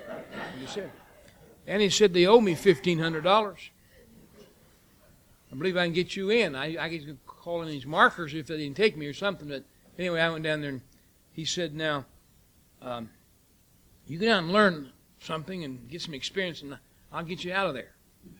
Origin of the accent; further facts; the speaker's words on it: West Virginia, United States; born there; moved away as an adult; I was born in West Virginia. Anybody here born in West Virginia admit to it? I left there as soon as I learned it was permitted and moved to Akron, Ohio.